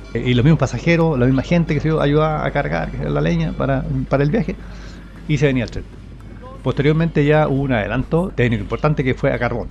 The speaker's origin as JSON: {"language": "Spanish", "town": "Riñihue", "region": "Los Ríos", "country": "Chile", "tie": "born there", "said": "nací en Riñihue, este sector, en el año 1944, por lo tanto, tengo 70 años, ya casi cumplido."}